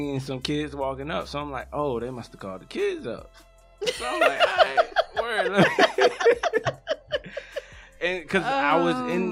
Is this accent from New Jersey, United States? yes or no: yes; Newark, New Jersey, United States; also born or lived in Virginia; So, I was born in Newark, New Jersey, the Brick City, as most call it. I was raised by a single mother and another sibling, my sister. We kind of moved back and forth on my life from Virginia to Jersey.